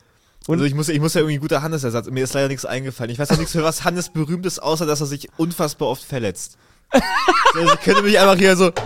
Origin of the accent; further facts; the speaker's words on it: Hanover, Lower Saxony, Germany; Ich komme aus Hannover. Ich bin 24 Jahre alt